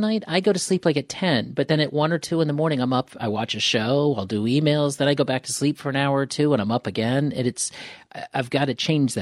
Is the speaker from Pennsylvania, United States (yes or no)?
no; Florida, United States; I'm from Florida. So for us, 67 is when we put heavy jackets on.